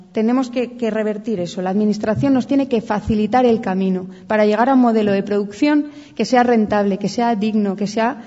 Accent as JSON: {"language": "Spanish", "town": "Guadalupe", "region": "Extremadura", "country": "Spain", "tie": "born or raised there", "said": "empezáramos la campaña en Guadalupe, en mi pueblo, que tiene 2.000 habitantes y es un pueblito de montaña"}